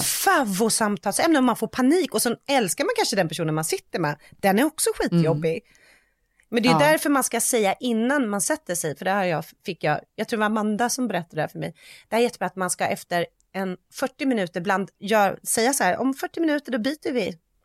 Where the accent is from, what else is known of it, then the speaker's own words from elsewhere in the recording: Sweden; det är klart att det är dumheter, här, men det vet ju vi för att vi är svenskar.